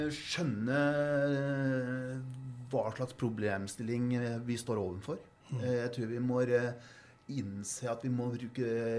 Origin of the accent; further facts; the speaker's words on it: Trevann, Innlandet, Norway; Ja, jeg vokste opp på Trevann, så det var rolige forhold der.